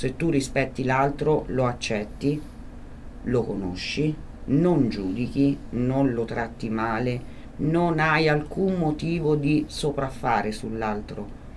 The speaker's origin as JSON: {"language": "Italian", "town": "Bevagna", "region": "Umbria", "country": "Italy", "said": "io vengo da Bevagna, un piccolo paese, a Bevagna c'era il medico, il prete, il dottore e il professore, punto."}